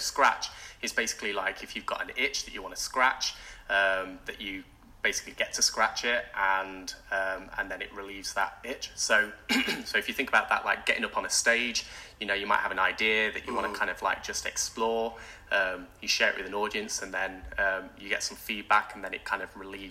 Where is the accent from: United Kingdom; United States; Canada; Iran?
United Kingdom; first language British Sign Language; English is a second language; So basically, both my parents are actually profoundly deaf and they use British Sign Language. And my first language was British Sign Language. I learned to speak when I was actually 3.